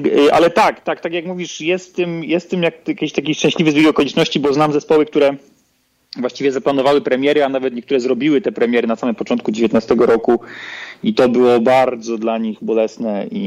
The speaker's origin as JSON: {"language": "Polish", "town": "Łódź", "region": "Łódź Voivodeship", "country": "Poland", "said": "my jesteśmy z Łodzi, tutaj w Łodzi mamy bałuty"}